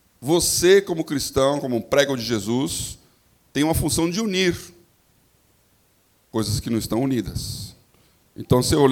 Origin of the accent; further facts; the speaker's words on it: São Paulo, Brazil; eu descobri que paulista intimida as pessoas. Não tinha essa noção, nunca saí de São Paulo, né?